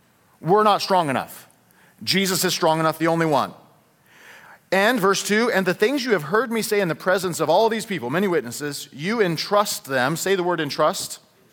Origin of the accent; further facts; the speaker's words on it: Fort Morgan, Colorado, United States; But Fort Morgan is my hometown.